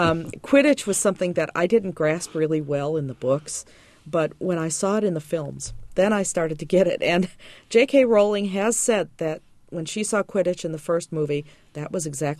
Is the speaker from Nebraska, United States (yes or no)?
no; Chicago, Illinois, United States; And I grew up in Chicago in a non-churched family, not really practicing anything, but I'm a Girl Scout convert.